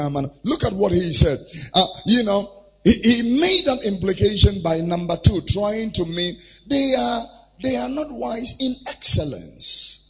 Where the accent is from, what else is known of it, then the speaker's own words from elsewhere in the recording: Abeka, Greater Accra, Ghana; also born or lived in Tesano; I have been a Muslim because I was born here in Tesano and we grew up in Abeka.